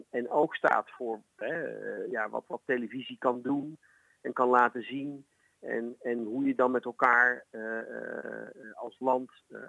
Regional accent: Netherlands; Maar je ook kan zien dat we als Nederlanders ook in groot verdriet samen zijn.

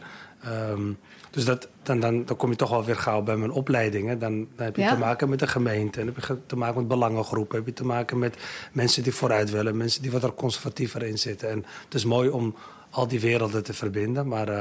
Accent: Amsterdam, North Holland, Netherlands; Geboren getogen in Amsterdam.

